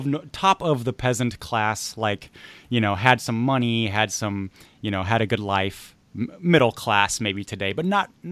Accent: United States; Like, I'm an American. I go to Costco.

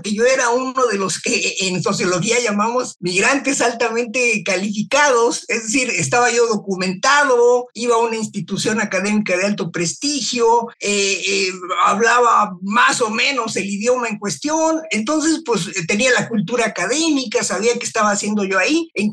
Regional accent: Mexico; Yo no tenía ninguna aspiración de quedarme a vivir en Estados Unidos, ¿no? Francamente, había cosas que yo extrañaba mucho de México

